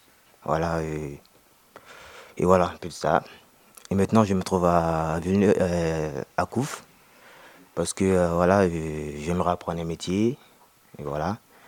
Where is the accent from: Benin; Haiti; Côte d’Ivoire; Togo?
Côte d’Ivoire; now in France; je suis ivoirien, je viens de la Côte d'Ivoire, je suis en France depuis environ 6 mois